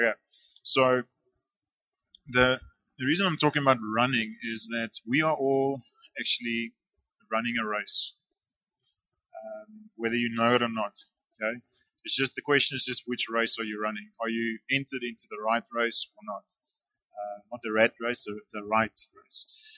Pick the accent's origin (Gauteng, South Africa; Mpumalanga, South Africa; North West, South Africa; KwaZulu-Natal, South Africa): KwaZulu-Natal, South Africa; Dundee; most of my years, I grew up in KwaZulu-Natal, in a small town, Dundee. And since 1982, I grew up in a Christian family. I grew up a Christian home.